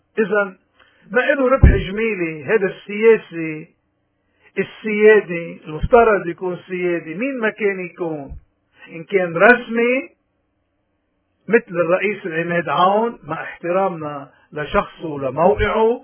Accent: Lebanon; نحن كلبنانيين بدنا نبطل الذمية

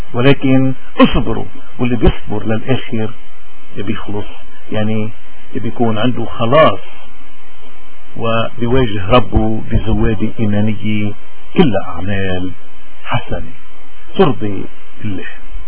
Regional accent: Lebanon; نحن شو المطلوب منا كلبنانيين؟

